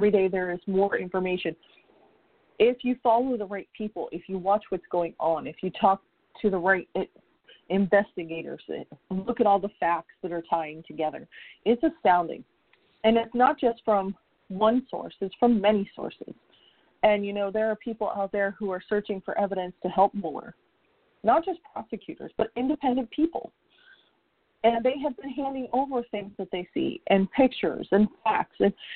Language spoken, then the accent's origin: English; United States; I'm an American who would like for things to be done